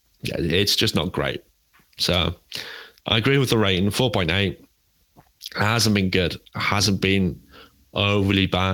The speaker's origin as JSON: {"language": "English", "region": "England", "country": "United Kingdom", "said": "I'm English and I like my 4-4."}